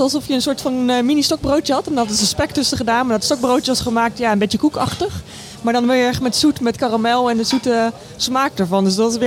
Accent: Utrecht, Netherlands; Ik woon namelijk al 6 jaar niet in Utrecht. Nee, maar ik ben wel geboren en getogen in Utrecht.

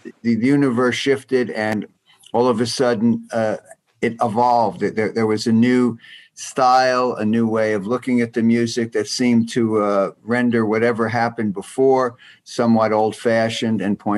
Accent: New Jersey, United States; the bands in my hometown in New Jersey were kind of instrumental

